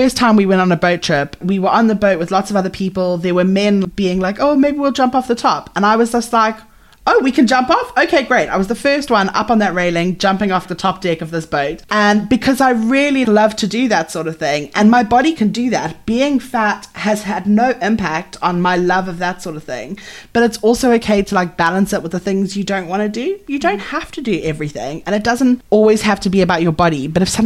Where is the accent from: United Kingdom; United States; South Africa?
South Africa; There are a lot of plus size people in sort of South Africa where I grew up and stuff like that.